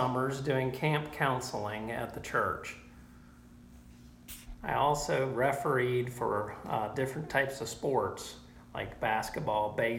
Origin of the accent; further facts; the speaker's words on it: Atlanta, Georgia, United States; I grew up in Atlanta, Georgia, near Chastain Park.